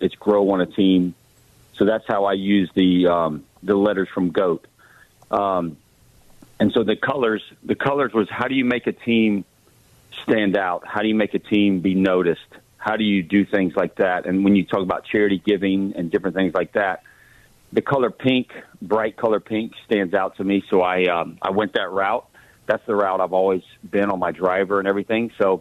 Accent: Florida, United States; I know I was from Florida, but watching the Yankees when I was growing up.

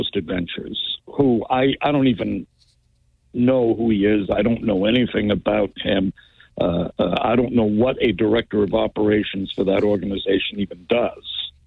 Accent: United States; But, you know, I as an American, I would think that I should have the right to open up any type of business

